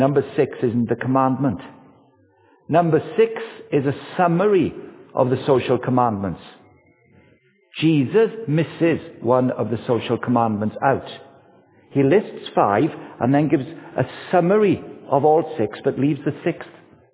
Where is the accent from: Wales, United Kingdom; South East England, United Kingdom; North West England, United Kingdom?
Wales, United Kingdom; Sporty, but it's American sporty, which was weird, because I'm Welsh.